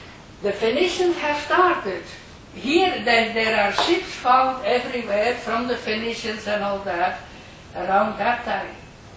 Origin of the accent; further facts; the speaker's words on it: Flanders, Belgium; this is a little like my country where I come from Flanders, from Belgium.